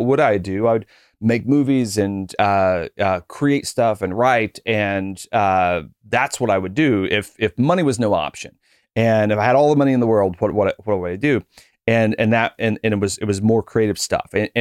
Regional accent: Kentucky, United States; growing up in Eastern Kentucky, right where Ohio, West Virginia, and Kentucky kind of butt together, it's a very middle class, lower middle class place.

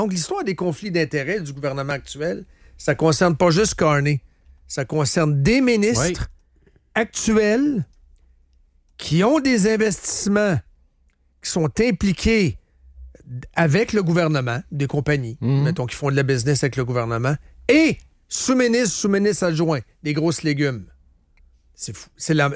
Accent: Quebec, Canada; Et nous autres, on est Québécois, on est ici

